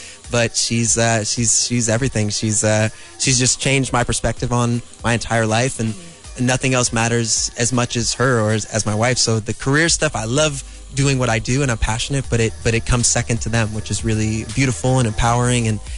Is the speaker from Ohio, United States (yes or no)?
no; New York, United States; I'm from New York, she's from New York